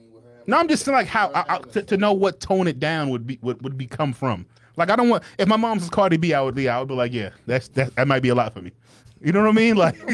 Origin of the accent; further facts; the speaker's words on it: Jamaica; I'm from Jamaica.